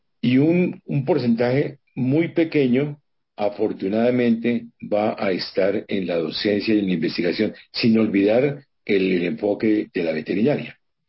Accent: Colombia; nosotros como colombianos

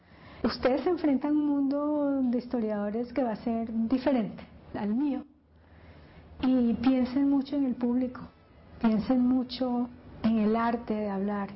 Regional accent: Panama; first language es; moved away as an adult; como panameña, como alguien que creció escribiendo en español, leyendo en español, y hasta todo el pregrado, y después irme a Estados Unidos a escribir de repente en inglés por primera vez

